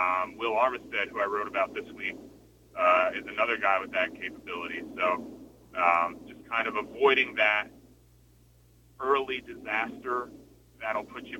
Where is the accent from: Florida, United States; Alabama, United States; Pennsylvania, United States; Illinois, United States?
Pennsylvania, United States; But I'm from Pennsylvania originally, so when I moved down there, it was certainly a culture shock.